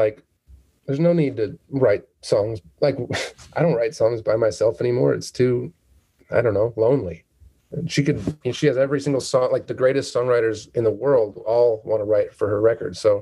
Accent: Michigan, United States; I'm from Michigan.

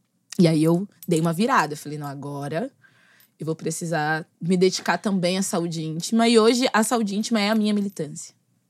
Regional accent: São Paulo, Brazil; Sou de São Paulo. Vivi em múltiplos lugares em São Paulo. Meus pais sempre se mudaram muito. Eu sou filha de pais jovens. Minha mãe teve eu com 17 para 18 anos.

